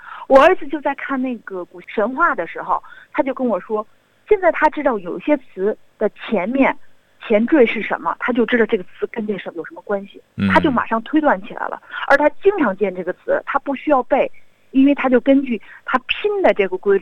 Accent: Beijing, China; 那么我是北京人，然后就带小孩坐出租车

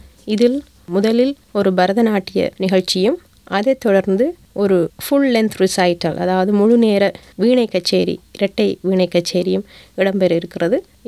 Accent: Jaffna, Northern Province, Sri Lanka; moved away as an adult; also born or lived in Singapore; now in Melbourne, Australia; நான் யாழ்ப்பாணத்தில் பிறந்து வளர்ந்து யாழ் வேம்படி மகளிர் கல்லூரியில் உயர்கல்வியை முடித்துக்கொண்டு பின்னர் சிங்கப்பூரில் 5 வருடங்களும் கடந்த 15 வருடங்களாக மெல்பர்னிலும் வசித்து வருகிறேன்.

